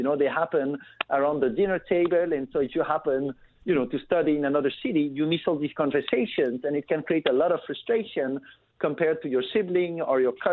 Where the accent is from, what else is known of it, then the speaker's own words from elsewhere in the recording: Belgium; So I'm originally from Belgium. I grew up in Belgium, and I'm sort of a next generation member of a Belgian family business.